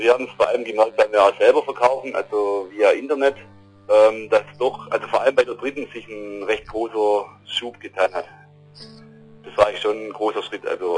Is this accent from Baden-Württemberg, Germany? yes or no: yes; Backnang, Baden-Württemberg, Germany; Wir kommen aus Backnang nahe Stuttgart, so 40 Kilometer von Stuttgart entfernt.